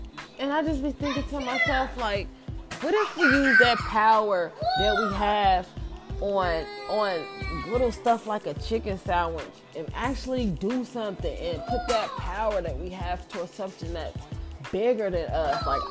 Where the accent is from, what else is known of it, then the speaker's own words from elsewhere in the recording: Mississippi, United States; But I'm from Mississippi, so I don't have like a strong country accent. Sometimes it kicks in, you know, and I'm like, damn, I'm country than a motherfucker.